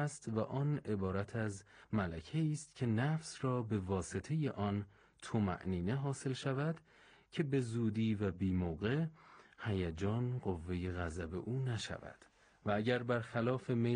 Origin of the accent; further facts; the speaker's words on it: Yazd, Iran; باز ما شما عزیزان رو در شهر خودمون یزد در استانمون پذیرا باشیم.